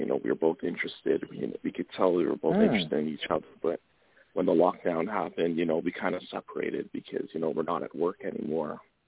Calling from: Canada; I'm calling from up in Canada here.

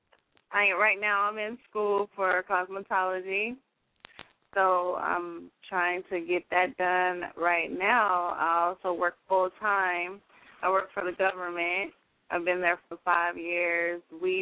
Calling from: Tampa, Florida, United States; I'm calling from Tampa, Florida.

